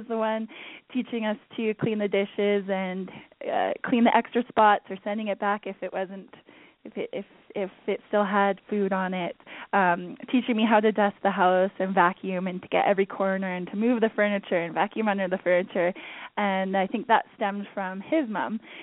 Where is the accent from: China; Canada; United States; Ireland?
Canada; Kamloops, British Columbia; also born or lived in Abbotsford, Canada; his girlfriend still live in Kamloops, BC, where I grew up. So he is, it's just the two of us, and we grew up we lived in Abbotsford. That's where I was born until I was 7. And then we moved to Kamloops